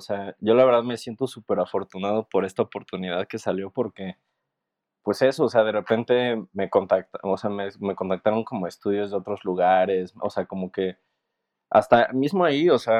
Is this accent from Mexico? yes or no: yes; Puebla, Mexico; descubrimos que uno de ellos también era de Puebla y yo soy de Puebla.